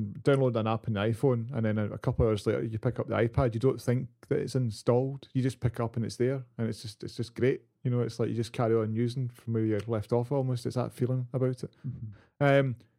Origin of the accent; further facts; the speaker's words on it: England, United Kingdom; accent: English; I think it will really struggle with my perfect English accent.